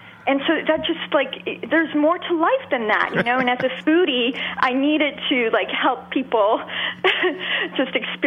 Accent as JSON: {"language": "English", "town": "Montreal", "region": "Quebec", "country": "Canada", "tie": "born or raised there", "said": "I grew up in Montreal."}